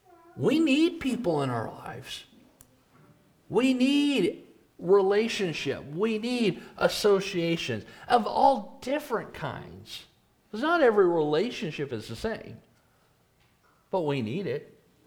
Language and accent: English; Portland, Oregon, United States; born there; You guys know I'm West Coast, you know, California. I was born in Oregon. Specifically, I was born in Portland.